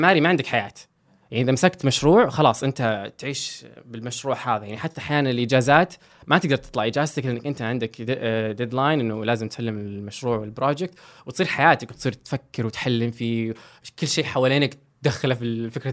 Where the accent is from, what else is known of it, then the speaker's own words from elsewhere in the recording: Riyadh, Riyadh Province, Saudi Arabia; أنا مولود وعشت وتربيت في الرياض، درست هندسة معمارية بجامعة الملك سعود.